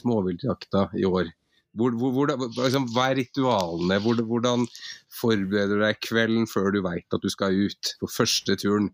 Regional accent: Finnmark, Norway; min familie er fra Trøndelag, og jeg er født og oppvokst i Finnmark.

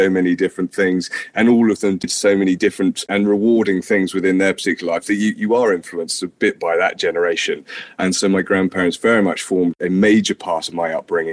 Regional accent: Yorkshire and the Humber, United Kingdom; also born or lived in South of England / Italy; I grew up in Yorkshire, so I was born in Yorkshire, and we moved around a little bit when I was growing up, so down in south of England, in Italy, then came back, and very much spent most of my life as a Yorkshire boy. Up in basically just fields, up in North Yorkshire

